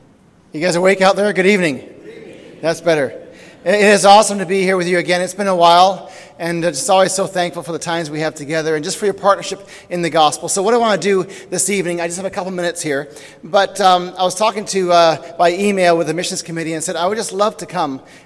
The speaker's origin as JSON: {"language": "English", "country": "Papua New Guinea", "tie": "born or raised there", "also_born_or_lived": "Australia", "said": "I'm actually British, so I'm mixed up. I'm from England. I was born in Australia. I grew up in Papua New Guinea, so by citizenship I'm British. By birth I'm Australian. By culture I'm New Guinean."}